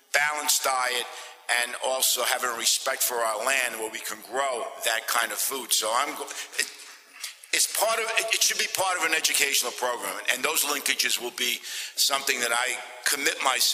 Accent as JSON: {"language": "English", "town": "Brooklyn", "region": "New York", "country": "United States", "tie": "born or raised there", "said": "I grew up in a park. That was my vacation when I was growing up in Brooklyn. We didn't have any money, and Third Street Park was my home."}